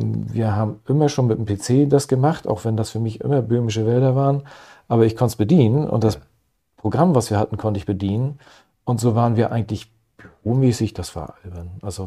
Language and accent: German; Preetz, Schleswig-Holstein, Germany; Nun komme ich vom Dorf aus Scharsdorf, Schallhorn und Preetz, mich kennt hier jeder.